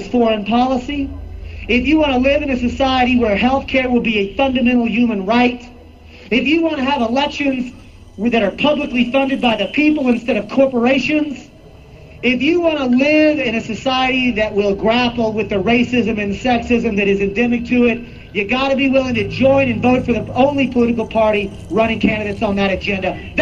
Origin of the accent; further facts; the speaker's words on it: Texas, United States; that's right, I'm from Texas. I'm going to own that right now. I'm from Texas, and I'm here to make amends.